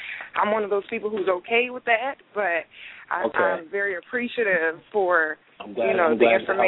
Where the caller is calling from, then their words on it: Houston, Texas, United States; I'm calling from Houston.